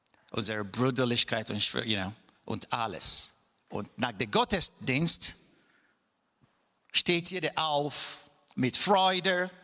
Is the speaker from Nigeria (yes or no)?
yes; Enugu State, Nigeria; now in Germany; wie Christine euch mitgeteilt hat. Ursprünglich komme ich aus Südost-Nigeria. Ich komme aus einem kleinen Dorf in Enugu. Enugu war damals die Hauptstadt von der damaligen Biafra.